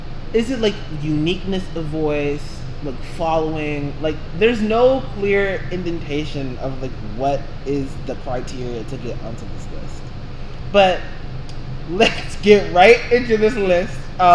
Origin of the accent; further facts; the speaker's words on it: Atlanta, Georgia, United States; I'm from Atlanta, Georgia.